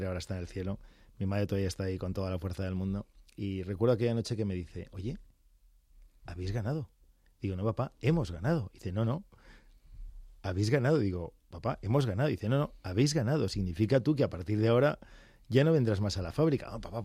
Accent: Spain; de nuestra esencia como españoles

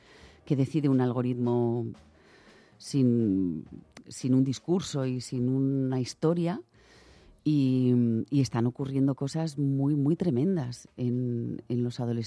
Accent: Spain; Yo soy completamente española, yo nací aquí, me estudié aquí, pero sí que es verdad que lo materno, tu lengua materna y tu aprendizaje materno está ahí.

